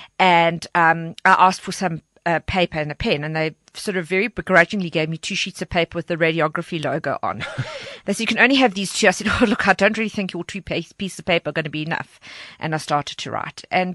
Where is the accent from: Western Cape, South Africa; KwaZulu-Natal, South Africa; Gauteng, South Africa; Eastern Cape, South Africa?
Eastern Cape, South Africa; Walkerville; Walkerville's my hometown. I'm very proudly from Walkerville.